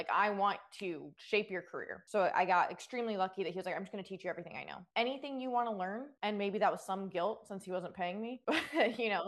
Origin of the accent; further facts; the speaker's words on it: Georgia, United States; I went to Alabama, which is like frowned upon considering I grew up outside of Atlanta. My whole family was, I grew up a Georgia fan.